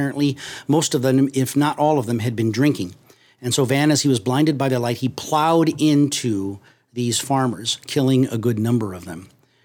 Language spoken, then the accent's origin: English; Mexico; As a young boy, I grew up in Mexico, and so these are the words that I learned